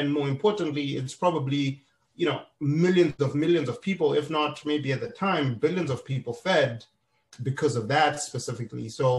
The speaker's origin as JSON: {"language": "English", "country": "Zimbabwe", "tie": "born or raised there", "moved": "yes", "lives_now": "United States", "said": "So I grew up in Zimbabwe. That's part of my background before I came to the US."}